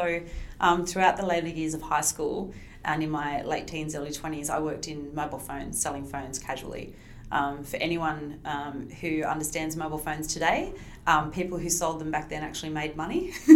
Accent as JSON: {"language": "English", "town": "Wollongong", "region": "New South Wales", "country": "Australia", "tie": "born or raised there", "said": "And growing up in Wollongong and going to uni in Wollongong"}